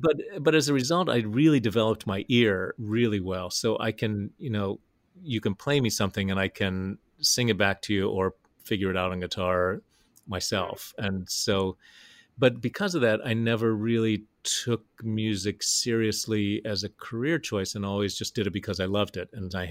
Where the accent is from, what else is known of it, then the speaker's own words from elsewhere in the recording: Huntington, West Virginia, United States; And we were recording it in my hometown in Huntington on the big Keith Albee stage